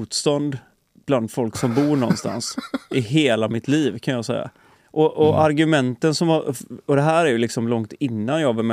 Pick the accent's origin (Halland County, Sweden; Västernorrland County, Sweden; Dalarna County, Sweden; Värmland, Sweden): Halland County, Sweden; Onsala; Det var ju till och med ute i de fina kvarteren i Onsala där jag kommer ifrån. Från början liksom.